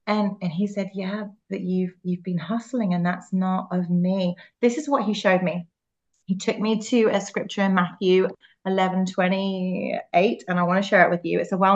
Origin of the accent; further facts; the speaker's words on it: England, United Kingdom; moved away as an adult; now in Florida, United States; this accent is obviously not from America. I'm originally from England. I live in Florida. I've been here for 7 years since I met my Floridian and married my Floridian husband.